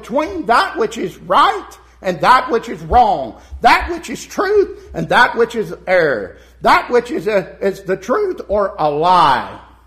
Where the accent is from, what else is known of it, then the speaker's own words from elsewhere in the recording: Roswell, Georgia, United States; I could run off to another state and stay away from people I've known in this area where I grew up. I grew up right here in Roswell, Georgia.